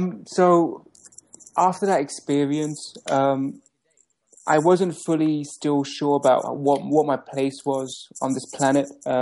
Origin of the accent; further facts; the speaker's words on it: Harrow on the Hill, London, United Kingdom; moved away as an adult; Well, I was born and raised in Harrow on the Hill in Middlesex. I left England, I guess, during the recession of 2007.